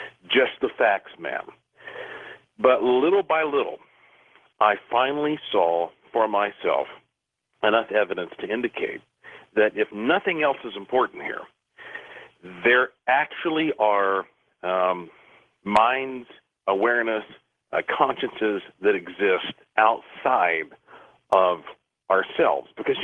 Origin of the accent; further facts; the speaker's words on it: Asheville, North Carolina, United States; I am only going to be here in Asheville, my hometown, for 2 weeks.